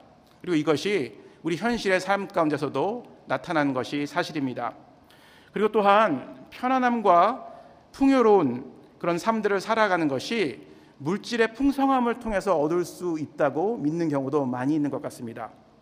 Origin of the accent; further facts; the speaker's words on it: Seoul, South Korea; 저는 어렸을 때 서울에서 태어나서 굉장히 부유하고 풍족한 가정에서 잘 성장을 하였습니다.